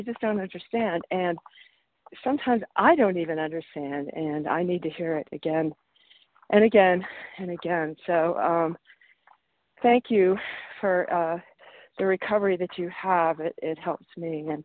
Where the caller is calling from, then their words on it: New Mexico, United States; I'm calling from New Mexico.